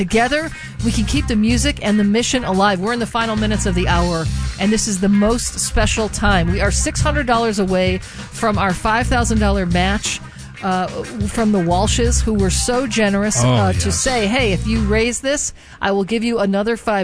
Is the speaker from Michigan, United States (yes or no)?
yes; Detroit, Michigan, United States; So I'm from Detroit.